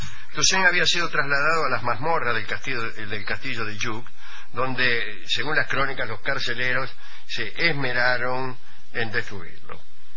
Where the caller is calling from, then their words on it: Uruguay; de Uruguay.